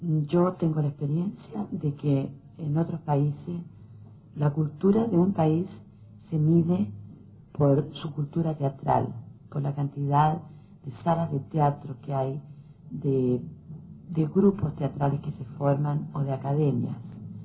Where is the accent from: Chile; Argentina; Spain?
Chile; uno que me llena de orgullo como chilena